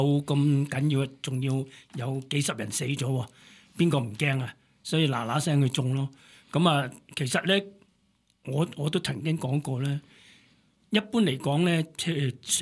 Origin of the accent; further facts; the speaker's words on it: China; 尤其是我哋中國人咧，我哋中國人咧就最中意飲湯水